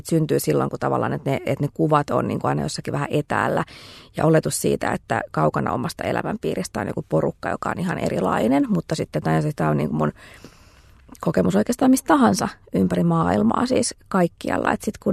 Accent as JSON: {"language": "Finnish", "town": "Helsinki", "region": "Uusimaa", "country": "Finland", "also_born_or_lived": "Turku / Orivesi / Lusaka, Zambia", "said": "Mä oon itse Helsingistä kotoisin ja oon asunut sitten Suomessa myös Turussa ja Orivedellä ja sen lisäksi Sambiassa, Lusakassa."}